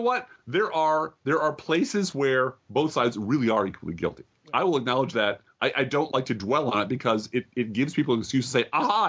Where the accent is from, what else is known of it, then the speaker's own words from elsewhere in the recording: Chicago, Illinois, United States; I'm from Chicago, man. We pioneered nepotism.